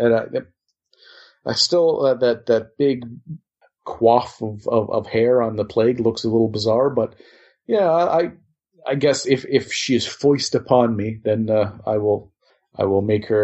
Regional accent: New York, United States; I'm from New York. That's how we do it.

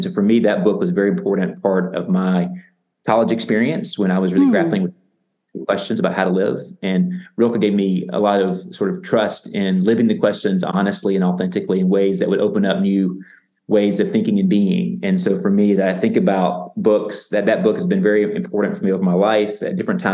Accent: the South, United States; that really resonate with my own experience of growing up in the South, grappling with big questions.

